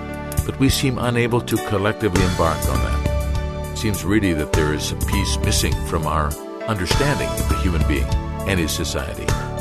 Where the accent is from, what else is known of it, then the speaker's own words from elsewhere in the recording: Canada; Although I'm a Canadian, I lived 2 years in New York